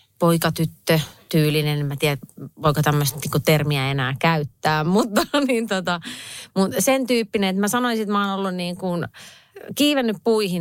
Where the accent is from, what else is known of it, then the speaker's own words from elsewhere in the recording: Viiala, Pirkanmaa, Finland; Mä oon Viialasta kotoisin oleva näyttelijä. Mä olen äiti.